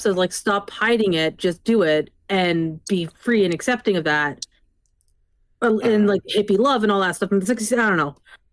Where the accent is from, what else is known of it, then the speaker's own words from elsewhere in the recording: United Kingdom; stop looping me into this just because I'm British, you know?